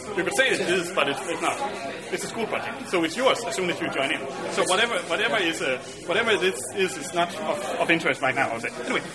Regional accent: Faroe Islands; The Faroe Islands.

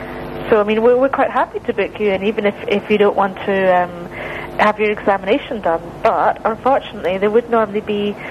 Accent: Glasgow, Scotland, United Kingdom; accent: Glasgow; You can tell by my accent I'm from Glasgow.

